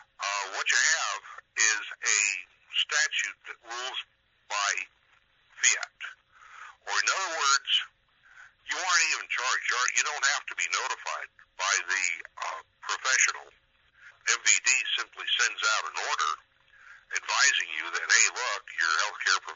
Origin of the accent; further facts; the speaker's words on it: Tucson, Arizona, United States; I was advised of a hearing right here in my hometown of Tucson, Arizona.